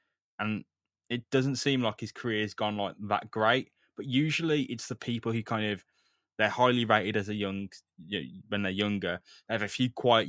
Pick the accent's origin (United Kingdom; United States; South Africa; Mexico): United Kingdom; But yeah, I'm British.